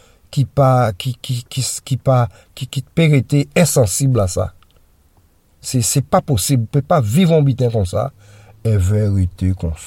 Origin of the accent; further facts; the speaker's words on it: Guadeloupe; Et en tant que Guadeloupéen, poser des questions